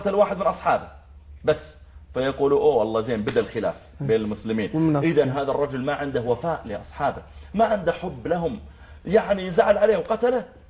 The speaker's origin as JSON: {"language": "Arabic", "country": "Saudi Arabia", "said": "قلت والله أنا I'm from Saudi Arabia."}